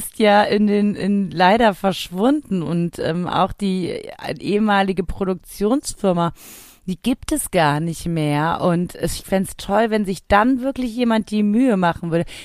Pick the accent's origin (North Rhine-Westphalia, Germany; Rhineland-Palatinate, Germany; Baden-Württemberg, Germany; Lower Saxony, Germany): North Rhine-Westphalia, Germany; Cologne; So sind wir Kölner halt.